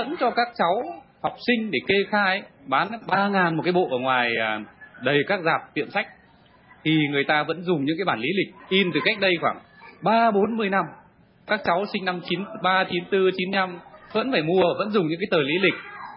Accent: Northern Vietnam, Vietnam; Cái trường hợp mà xét lý lịch ý, đối với những người dân miền Bắc chúng tôi từ thời bao cấp ý

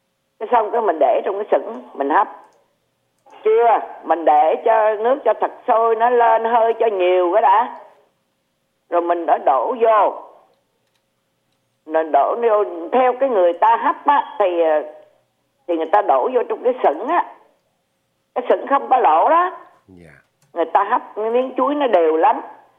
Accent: Southern Vietnam, Vietnam; người Nam mình, người Việt Nam mình gọi là thâm kim á

